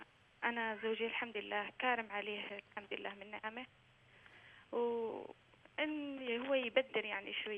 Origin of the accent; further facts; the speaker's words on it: Algeria; إن شاء الله تعيد الزيارة اللي زرتها عندنا في الجزائر